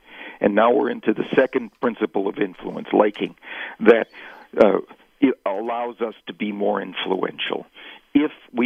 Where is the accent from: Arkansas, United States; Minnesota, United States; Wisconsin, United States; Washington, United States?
Wisconsin, United States; I grew up in Wisconsin.